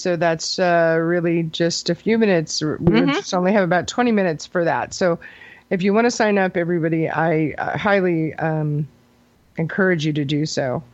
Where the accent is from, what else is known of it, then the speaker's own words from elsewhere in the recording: Kansas, United States; Yeah, Kansas. We do our own stuff.